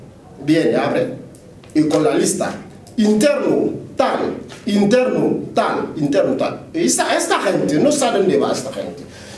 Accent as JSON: {"language": "Spanish", "country": "Guinea", "second_language": "Spanish", "moved": "yes", "lives_now": "Spain", "said": "cuando le he presentado a la gente que yo soy de Guinea Conakry"}